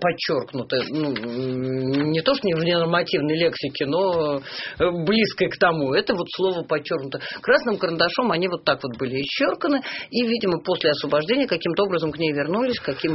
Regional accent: Moscow, Russia; мы знаем про день 16 октября в Москве, да, и мы не знаем про день 17, мы, москвичи

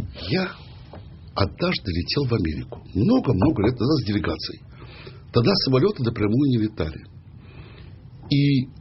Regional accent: Baku, Azerbaijan; потому что я все знал, как там, потому что я бакинец

